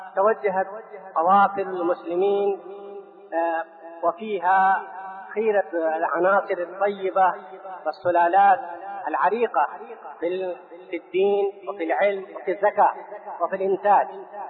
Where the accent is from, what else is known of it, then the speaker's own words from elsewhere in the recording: India; أن أتحدث عليكم في اختصار عن بلدي الهند التي ليس لها حق علي فحسب